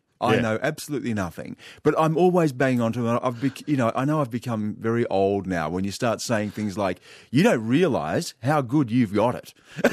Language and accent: English; Griffith, New South Wales, Australia; born there; I grew up everywhere. I was born in Griffith in New South Wales in 1963. My father, that was basically where my father was from. He was from the Wiradjuri people, central western New South Wales. My mother was a Gumilaroi woman from Coonabarabran.